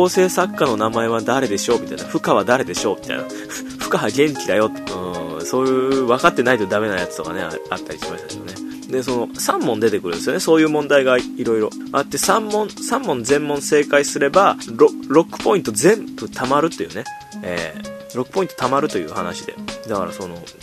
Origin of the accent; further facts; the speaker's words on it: Kochi, Japan; もう俺の出身地高知みたいな、うん、高知県がね、あったんですけどね